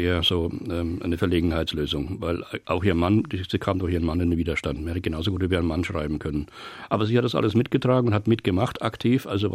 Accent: Bavaria, Germany; Also ich bin ein geborener Bauernbub. Ich bin in Mittelfranken aufgewachsen, in einem Arbeiter- und Bauernhaushalt und bin groß geworden mit dem Radio, mit dem Bayerischen Rundfunk.

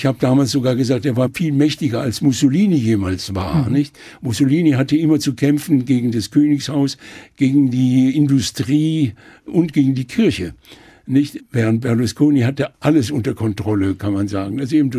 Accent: Mayen, Rhineland-Palatinate, Germany; ich habe damals in meiner Heimatstadt Main in der Eifel einen Vortrag halten sollen zur 700-jährigen Geschichte der Stadt.

